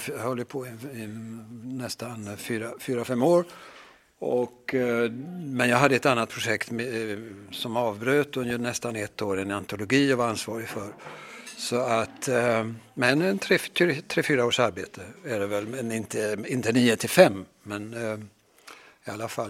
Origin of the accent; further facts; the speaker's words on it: Åse, Småland, Sweden; den är från Åse där jag kommer ifrån i Småland.